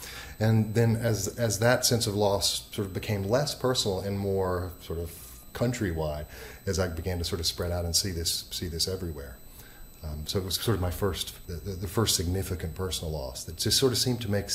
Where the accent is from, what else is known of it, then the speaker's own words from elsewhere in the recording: Southern United States, United States; Growing up in the South as I did, you're a place filled, of course, with churches. And I was next door to an African-American church